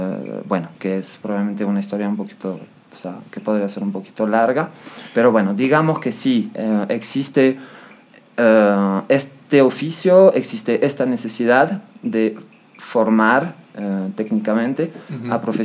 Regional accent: Venezuela; moved away as an adult; also born or lived in Caracas; now in Ecuador; yo llego a Ecuador hace 5 años y medio y vengo de Venezuela después de haber vivido unos 10 años, ¿no? En Caracas.

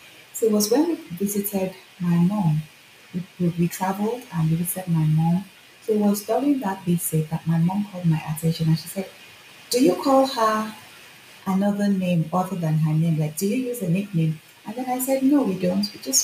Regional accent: Nigeria; now in Finland; I am Nigerian, but I have lived in Finland for 8 years

